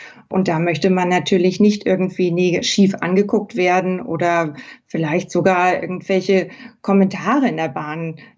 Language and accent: German; Hamburg, Germany; In meiner Heimatstadt Hamburg wurde per Referendum ja auch entschieden